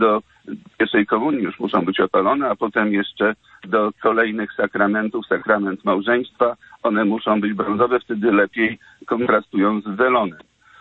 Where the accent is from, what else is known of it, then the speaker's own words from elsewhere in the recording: Sopot, Pomeranian Voivodeship, Poland; ja jestem z Sopotu, mieszkam w Sopocie